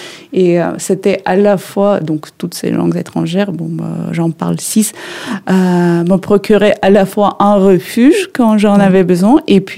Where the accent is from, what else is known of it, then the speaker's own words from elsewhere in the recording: Saint Petersburg, Russia; French is a second language; moved away as an adult; donc je suis née à Leningrad, l'ancien l'URSS. Mmh. Donc j'ai grandi à Saint-Pétersbourg sans vraiment déménager.